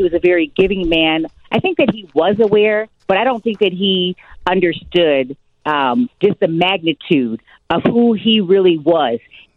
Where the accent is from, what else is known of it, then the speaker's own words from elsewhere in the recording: Westmont, Illinois, United States; also born or lived in Chicago; I was born in Illinois Masonic Hospital. I actually came home to that house in Chicago. And then when my grandfather moved to the suburbs, Westmont, Illinois, in 1973, I was there.